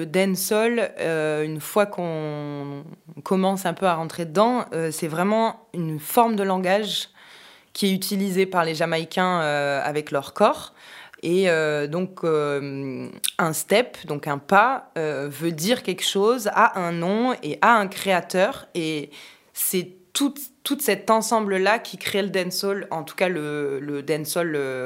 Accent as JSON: {"language": "French", "town": "Marseille", "region": "Provence-Alpes-Côte d'Azur", "country": "France", "said": "je suis marseillaise et j'ai 31 ans."}